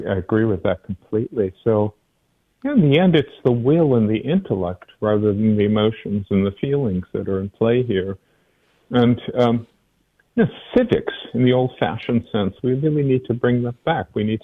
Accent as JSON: {"language": "English", "country": "United States", "said": "And one kind of being I am is I'm an American. And my grandparents came from Ukraine and Poland, but I'm an American."}